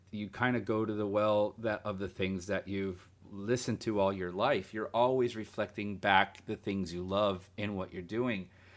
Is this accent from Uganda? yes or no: no; Guatemala; And growing up in Central America, I remember in Guatemala, you know, there was a Sunday show that played all afternoon.